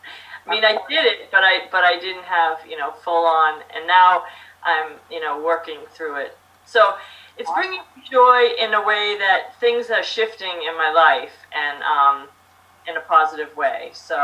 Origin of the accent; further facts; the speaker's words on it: New Hampshire, United States; now in Florida, United States; I'm originally from New Hampshire.